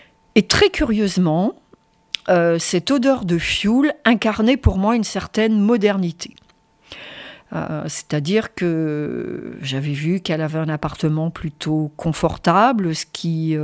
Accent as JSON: {"language": "French", "region": "Normandy", "country": "France", "moved": "as an adult", "said": "je suis arrivée dans l'Ain il y a une grande trentaine d'années maintenant. Et je suis originaire de Normandie, du département de l'Orne."}